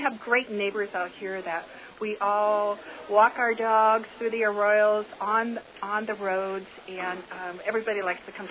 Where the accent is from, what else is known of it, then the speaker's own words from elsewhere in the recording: Midwest, United States; I grew up in the Midwest, and I love a community feeling